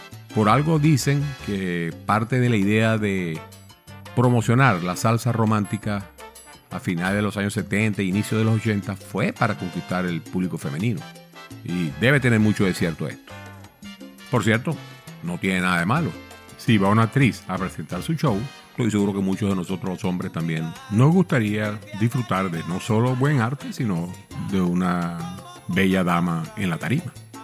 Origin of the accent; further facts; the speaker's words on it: Maracaibo, Zulia, Venezuela; Por cierto, en mi ciudad natal Maracaibo, en estos años 90 inauguraron un mall, un centro comercial